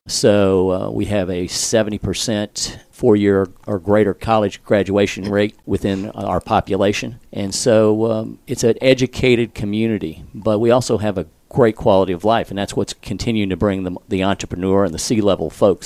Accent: Roswell, Georgia, United States; Well, my background is I grew up in Roswell

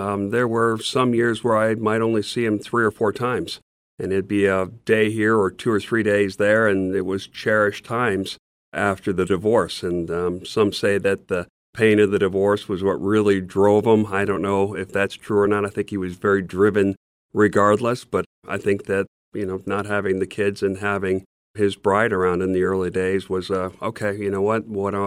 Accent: Chicago, Illinois, United States; also born or lived in South Florida; Yes, well, I was born in South Florida. My folks divorced when I was five. My mom decided to move back to Chicago, where her and … were from.

